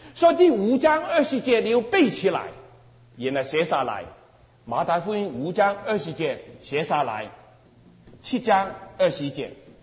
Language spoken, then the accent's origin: Chinese; Guangdong, China; Chinese is a second language; 我听不懂，我广东人，不知道我听不懂你这个国语